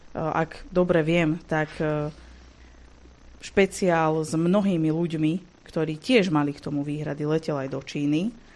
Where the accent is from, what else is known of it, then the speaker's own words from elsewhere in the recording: southern Slovakia, Slovakia; všetci, ktorí žijeme na tomto území, pretože aj ja som z Južného Slovenska